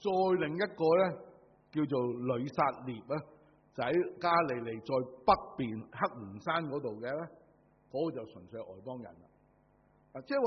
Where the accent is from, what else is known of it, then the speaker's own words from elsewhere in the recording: Hong Kong; 所以有人話呢，我哋香港人呢就唔係好純呢個嘅中國人嘅